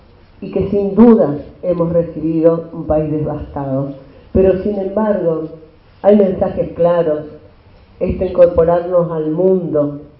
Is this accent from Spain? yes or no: no; Misiones, Argentina; moved away; para mí siempre es grato volver a esta tierra, porque esta es mi tierra, aquí nací.